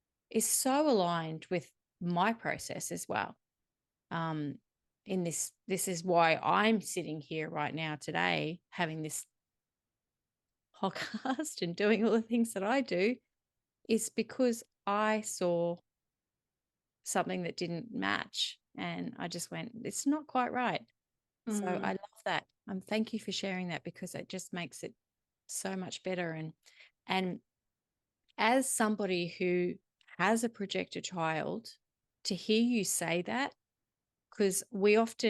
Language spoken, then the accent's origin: English; Australia; accent: Australian; As my Australian isn't coming out, it's not all shit.